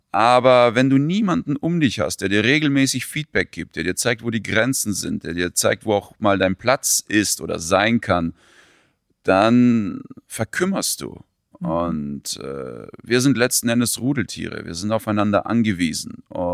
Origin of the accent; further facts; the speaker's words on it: Ukraine; also born or lived in Kazakhstan / Germany; now in Norway; Ich bin in Kasachstan geboren, ich bin in der Ukraine aufgewachsen, dann habe ich jetzt hier in Deutschland gelebt, jetzt lebe ich in Norwegen